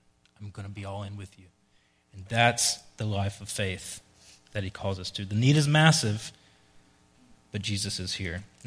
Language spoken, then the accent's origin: English; Southeast, United States; Like, look, I'm some guy from the Southeast.